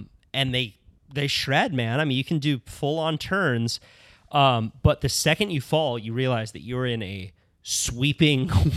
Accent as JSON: {"language": "English", "town": "Santa Cruz", "region": "California", "country": "United States", "tie": "born or raised there", "said": "Like, growing up in Santa Cruz, where I was not really into that river culture."}